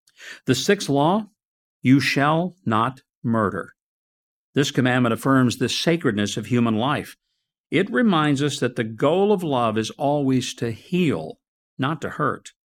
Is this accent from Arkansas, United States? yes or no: yes; Hope, Arkansas, United States; teenager in my hometown of Hope, Arkansas